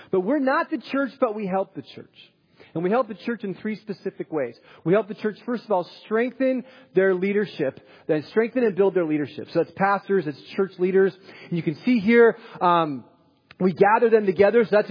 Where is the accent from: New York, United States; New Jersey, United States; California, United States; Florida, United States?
California, United States; Los Angeles; also born or lived in Simi Valley; now in Phoenix, United States; I live in Phoenix, Arizona, but I come from Los Angeles and from Simi Valley.